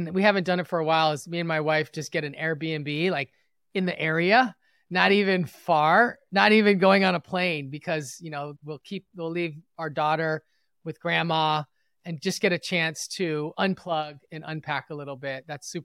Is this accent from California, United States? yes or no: yes; Los Angeles, California, United States; So I am from West Los Angeles. And if anyone is familiar with the Los Angeles area, it's close to where the 10 and the 405 meet, right here on the west side.